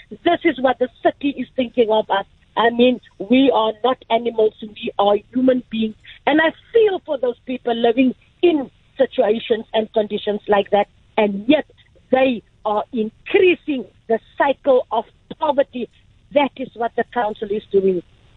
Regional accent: Woodstock, Western Cape, South Africa; I was born in Woodstock. I was raised here. I'm 51 years old. I have nowhere else to go.

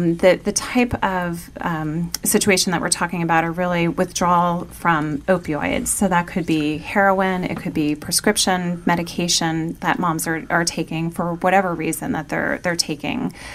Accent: Bethlehem, Pennsylvania, United States; Yeah. I'm from Bethlehem, Pennsylvania. I grew up in the area. I went to college at Villanova University

